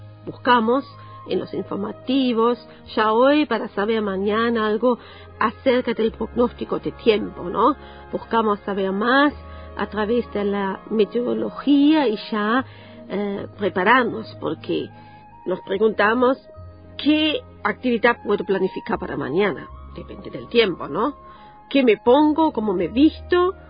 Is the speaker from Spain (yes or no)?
no; Germany; born there; Spanish is a second language; yo soy extranjera, ya se dan cuenta que el español no es mi idioma materno, nací en Alemania.